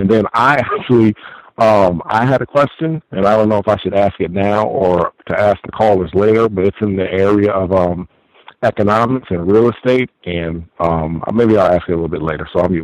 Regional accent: New York, United States; I was talking about that I'm from New York, and, you know, I said, hey, I grew up in this part of New York

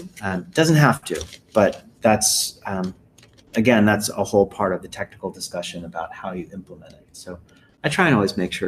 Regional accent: Providence, Rhode Island, United States; I'm from Providence, Rhode Island.

